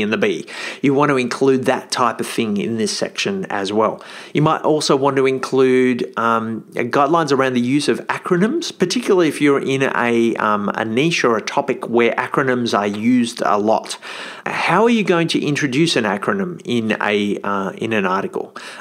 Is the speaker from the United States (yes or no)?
no; Australia; So I'm an Australian, so if I was writing for an Australian readership, I'd probably adopt the British spelling because that's the way Aussies tend to go.